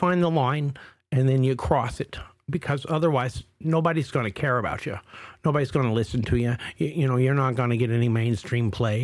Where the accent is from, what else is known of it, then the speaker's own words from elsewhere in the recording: Massachusetts, United States; No, I'm not from. I'm from Massachusetts.